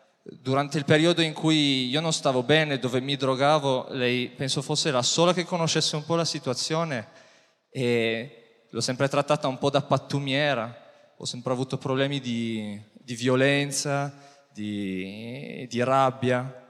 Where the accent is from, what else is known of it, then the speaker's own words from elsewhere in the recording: Saluzzo, Piedmont, Italy; Io sono di Saluzzo proprio